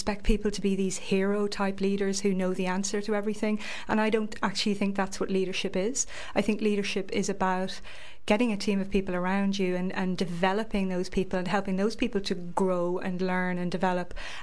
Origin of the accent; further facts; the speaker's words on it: Ireland; accent: Irish; I don't sound like I'm from Brighton, do I? You may have noticed that I have an Irish accent. So I grew up, I went to school and was educated in Ireland.